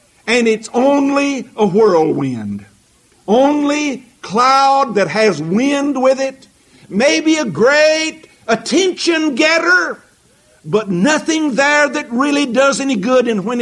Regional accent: Arkansas, United States; I grew up in Arkansas, and Arkansas is uncomfortably close to Oklahoma

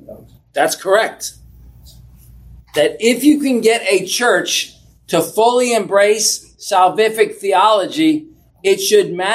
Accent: West Virginia, United States; also born or lived in Massachusetts; The first house we lived in West Virginia, when we moved from Massachusetts to West Virginia, they had no running drinking water.

